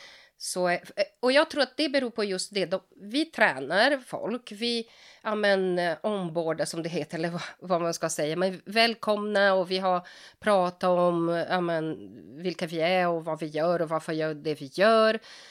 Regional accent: Brazil; Swedish is a second language; jag som då är född och uppvuxen i Brasilien och har kontakt med andra grupper från Sydamerika och andra länder

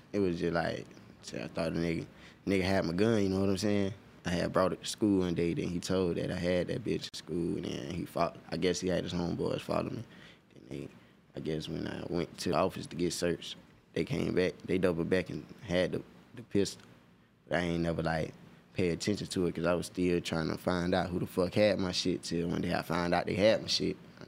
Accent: Guilford, Florida, United States; I'm from Guilford, a little town in Florida.

